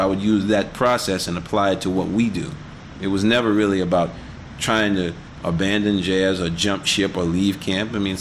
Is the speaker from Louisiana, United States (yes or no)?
yes; Louisiana, United States; I mean, I grew up in Louisiana in the 70s. We listened